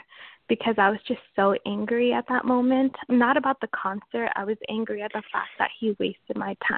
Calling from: Washington, United States; I'm calling from Washington State.

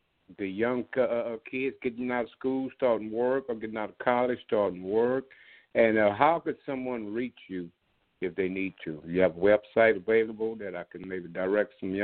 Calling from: Lake Charles, Louisiana, United States; I'm calling from Lake Charles, Louisiana.

